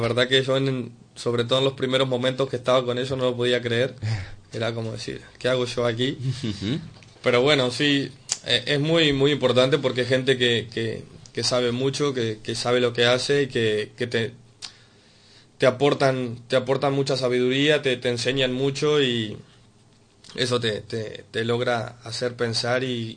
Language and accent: Spanish; Argentina; now in Spain; no sé si se me notará la tonada, soy argentino